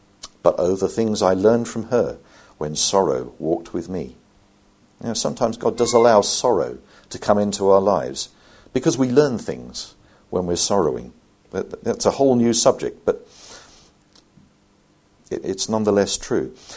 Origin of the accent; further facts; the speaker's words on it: United Kingdom; In case you think, you know, well, we're British as well, stiff upper lip, you know, don't show your feelings and all that.